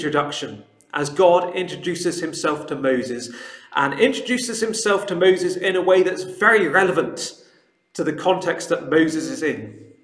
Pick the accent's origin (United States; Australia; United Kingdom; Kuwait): United Kingdom; England; born there; now in Wales; and I was born in England